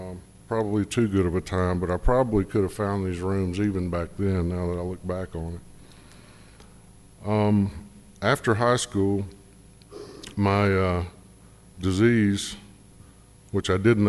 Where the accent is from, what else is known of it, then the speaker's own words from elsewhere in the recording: Nashville, Tennessee, United States; I'm from Nashville, by the way. I live in Nashville.